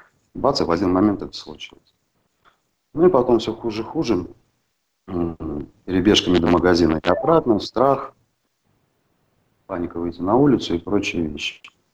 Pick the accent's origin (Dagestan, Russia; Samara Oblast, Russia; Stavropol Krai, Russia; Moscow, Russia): Moscow, Russia; born there; Родился я в Москве, в обычной семье. Ну, в Советском Союзе, да